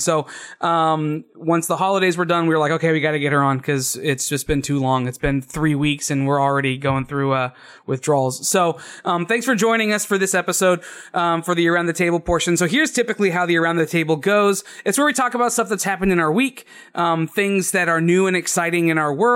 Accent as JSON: {"language": "English", "region": "Florida", "country": "United States", "tie": "born or raised there", "also_born_or_lived": "Ohio", "lives_now": "Texas, United States", "said": "Okay, so I've never been to one of these indoor parks because I grew up in Florida."}